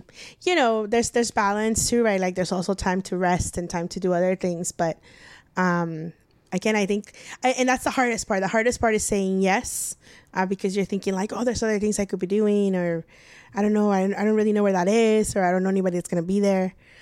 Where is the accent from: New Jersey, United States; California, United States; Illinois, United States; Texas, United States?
California, United States; El Monte; I grew up in El Monte, and my parents were not big fans of, like, going to places they didn't know.